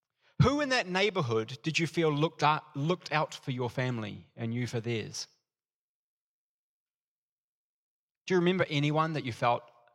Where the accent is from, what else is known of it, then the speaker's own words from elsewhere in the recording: New Zealand; now in Melbourne, Australia; I'm a Kiwi. I moved to Melbourne knowing no one.